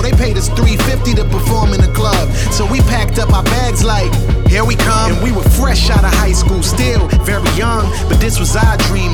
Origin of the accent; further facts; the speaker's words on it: U.S. Virgin Islands; growing up in the Virgin Islands, you know, it's real reggae-driven, real calypso-driven.